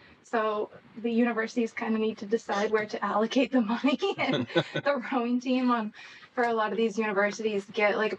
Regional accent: West Lafayette, Indiana, United States; But I come from Indiana. Like, my family, we go back to Indiana, which Sean likes to give me crap for.

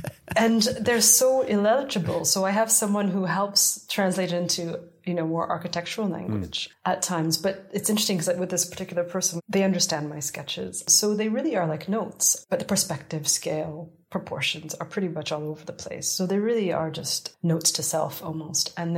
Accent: Canada; I grew up in Canada.

